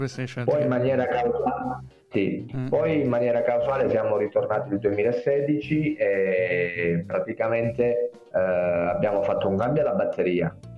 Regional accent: San Giovanni in Fiore, Calabria, Italy; noi siamo da San Giovanni in Fiore, in provincia di Cosenza, in Calabria. Mm-hmm. Siamo nati nel 1995.

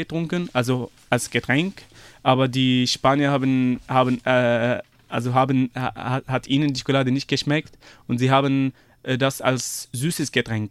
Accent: Syria; also ich komme aus Syrien

